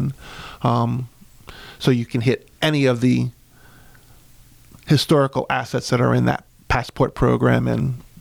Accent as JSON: {"language": "English", "town": "Bloomsburg", "region": "Pennsylvania", "country": "United States", "said": "Again, when I'm on the road, where are you from? You say Columbia, Montour County, they kind of look at you. Where? And then you can say Bloomsburg Fair, and people absolutely know where you are then."}